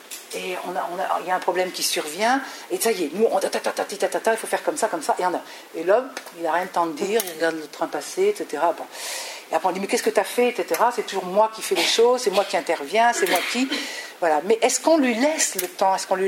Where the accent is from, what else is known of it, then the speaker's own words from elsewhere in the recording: North, France; puisqu'on est du Nord, et que ça se passait dans le Midi